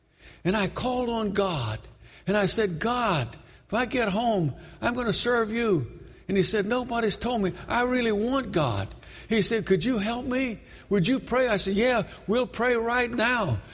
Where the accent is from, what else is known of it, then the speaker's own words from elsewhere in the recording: Brooklyn, New York, United States; Well, I'm from Brooklyn. You don't speak to people in alleyways.